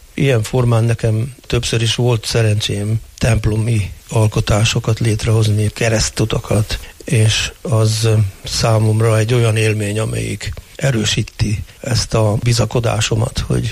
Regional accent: Hédervár, Győr-Moson-Sopron, Hungary; born there; aztán a szülőfalumban, Héderváron, ez Győr és Mosonmagyaróvár között

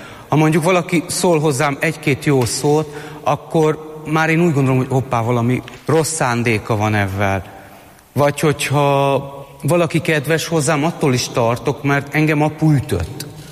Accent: Budapest, Hungary; Én Kőbányán nőttem fel, a Pongrácz telepen. Egy ötgyermekes cigány családnak a legidősebb tagja vagyok. A mi családunk bűnöző család volt, éjszakaiak.

